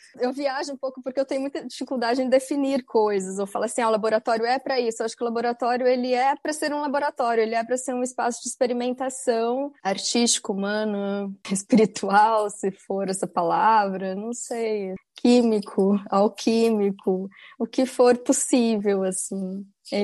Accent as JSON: {"language": "Portuguese", "town": "Taubaté", "region": "São Paulo", "country": "Brazil", "tie": "born or raised there", "lives_now": "Berlin, Germany", "said": "brincar com as minhas vizinhas lá na vilinha que eu cresci em Taubaté"}